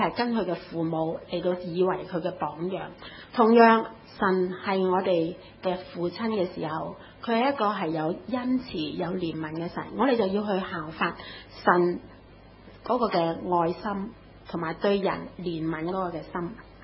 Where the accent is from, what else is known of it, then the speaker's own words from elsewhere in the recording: Hong Kong; 咁我哋香港人咧就係要好多係自己噶嘛嚇，我自己嘅餐具，我自己嘅杯，就喺屋企食飯都係噶嘛。